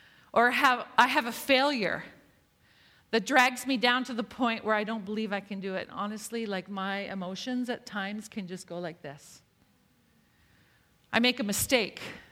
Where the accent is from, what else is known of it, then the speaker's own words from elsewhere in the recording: Canada; I think that we as Canadian women can relate to that, can we not?